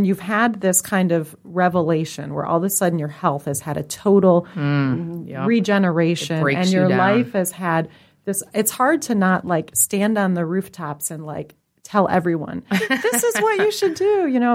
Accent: India; I went to Asia because I am Indian.

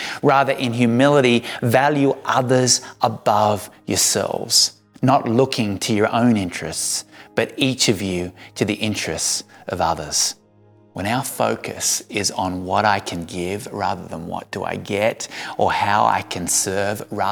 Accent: Hobart, Tasmania, Australia; also born or lived in Sydney; I've been a part of three churches in my 40 plus years, the church I grew up in Hobart, Tasmania

